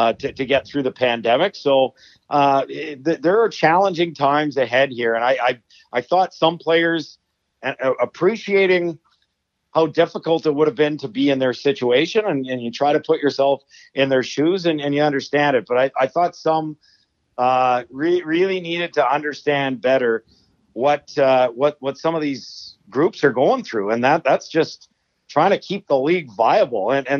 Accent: Edmonton, Alberta, Canada; Maybe in the 80s and 90s when I grew up in Edmonton

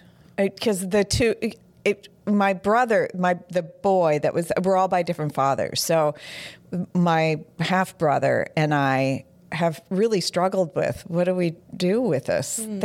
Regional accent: Duluth, Minnesota, United States; born there; I was adopted. I was born in Duluth.

